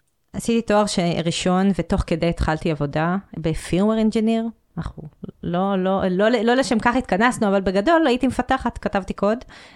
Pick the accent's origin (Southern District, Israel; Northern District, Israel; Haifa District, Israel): Southern District, Israel; Yeruham; אז אני באה מירוחם, שזה מפתיע, אין הרבה אנשים מירוחם.